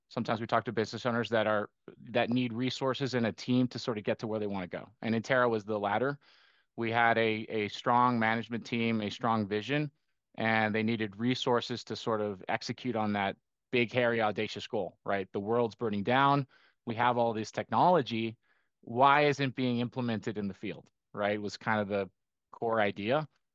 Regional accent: Costa Rica; I grew up in Costa Rica, so I have a little bit of international flavor to me.

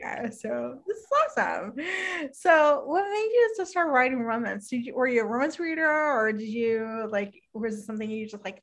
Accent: Puerto Rico; born or raised there; also born or lived in New York, United States

